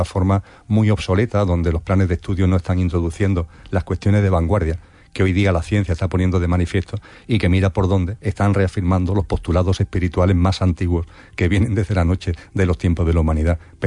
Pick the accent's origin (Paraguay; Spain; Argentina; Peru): Spain; Andalusia; accent: Andalusian; yo soy andaluz y la S se me escapa.